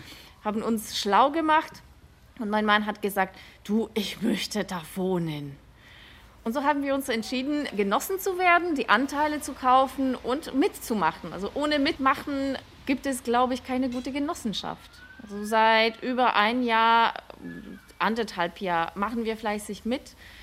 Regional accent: Poland; German is a second language; now in Germany; Ich komme aus Polen und ich kenne Wohnungsgenossenschaften eben aus meiner Heimat.

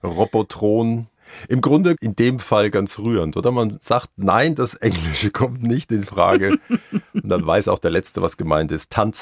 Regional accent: Bavaria, Germany; Sag ich als Unterfranke.

